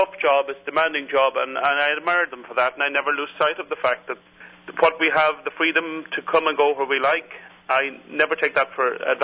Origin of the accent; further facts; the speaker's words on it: Ireland; growing up in Ireland, I would compete in competitions.